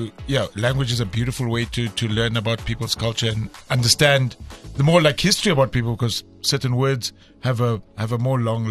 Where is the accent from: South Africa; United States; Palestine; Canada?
South Africa; I was born and brought up in, or myself and my brothers, born and brought up in South Africa.